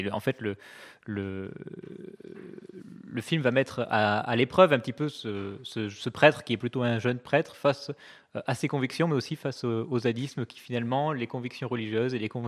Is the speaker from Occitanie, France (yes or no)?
yes; Cahors, Occitanie, France; born there; Oui, tout à fait, je suis né à Cahors et mes parents habitent non loin de Gourdon, donc j'étais en terrain connu.